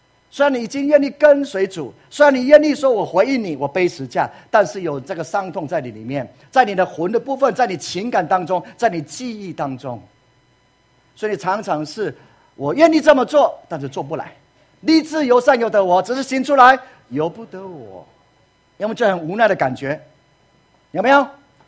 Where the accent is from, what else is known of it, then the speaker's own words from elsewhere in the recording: Taiwan; 万民如果用在我们台湾人的话，你觉得台湾人有没有很多幽暗呢？